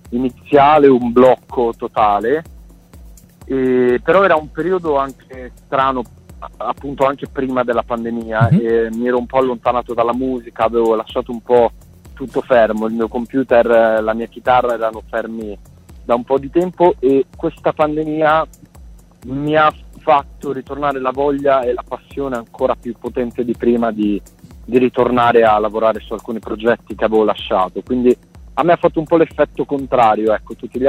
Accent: Sanremo, Liguria, Italy; Sono, ecco, nella mia terra ora, sono qua in Liguria

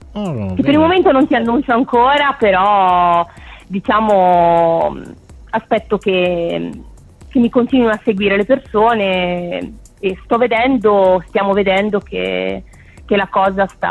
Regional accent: Carrara, Tuscany, Italy; non so se ti ricordi, io sono di Carrara.

